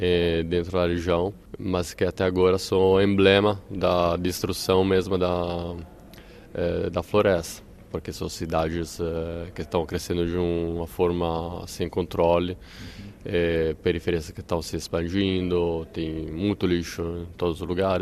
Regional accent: Italy; Portuguese is a second language; now in São Paulo, Brazil; Eu moro em São Paulo há 5 anos, sou italiano. Quando cheguei em 2014, era antes da Copa do Mundo

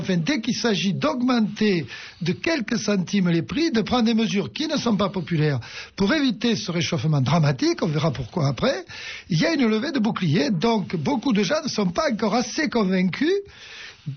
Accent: Auvergne-Rhône-Alpes, France; je suis originaire aussi de l'Ardèche, mes parents sont originaires de l'Ardèche. J'ai gardé les vaches toute ma vie. Et devant ce milieu rural, j'ai pu tomber amoureux à la fois de la nature et des animaux.

